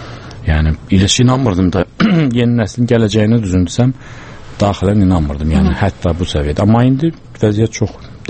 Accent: Baku, Azerbaijan; Mən NZS-də böyümüşəm. NZS-də daima zavodlar çalışırdı. Onun tüstüsünü, yəni belə də tüstüsü ilə böyümüş insan kimi

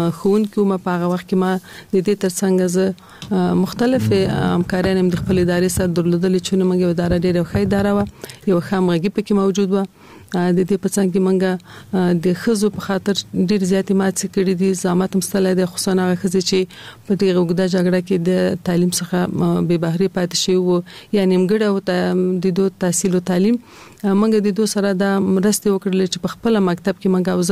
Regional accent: Kabul, Afghanistan; په کال 1940 کال کې زه په کابل ښار کې زیږیدلې یم. زیږون مې په کابل کې شوه ده او ژوند مې هم د کابل ښار په 15 مناحیه کې یعنی د خوشحال مینه منطقه کې ما ژوند کړی ده.

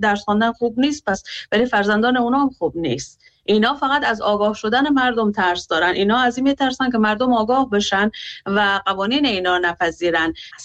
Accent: Afghanistan; من به عنوان یک افغانستانی دلم برای کشورم میسوزه،

